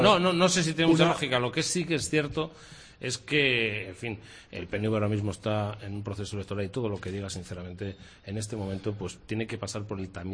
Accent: Zamora, Castile and León, Spain; Soy de Zamora.

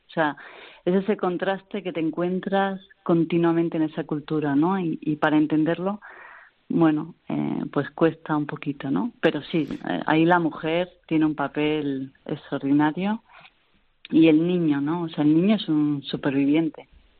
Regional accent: Spain; yo como española

